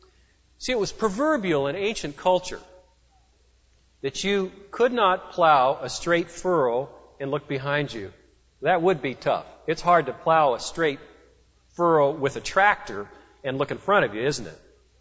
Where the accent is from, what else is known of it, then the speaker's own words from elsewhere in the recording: West Coast, United States; it is a story that I probably heard growing up on the West Coast, I would say 50 times.